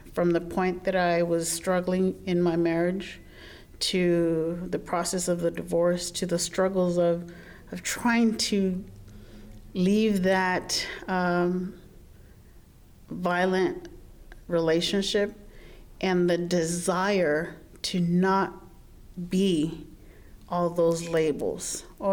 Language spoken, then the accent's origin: English; California, United States; We're all born and raised in California. My parents were migrant workers at the time.